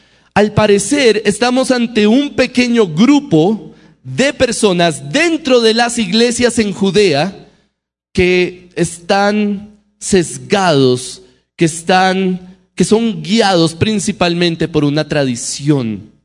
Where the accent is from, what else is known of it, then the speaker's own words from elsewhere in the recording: Colombia; Como colombianos, tenemos tradiciones